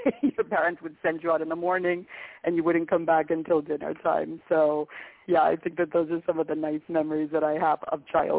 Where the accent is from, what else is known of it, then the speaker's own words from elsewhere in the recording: Boston, Massachusetts, United States; also born or lived in Saratoga Springs, New York; I grew up in America, so in the suburbs of Boston. And then when I was in middle school, we moved up to upstate New York, to Saratoga Springs, New York, which is close to Albany and close to the Adirondack Mountains.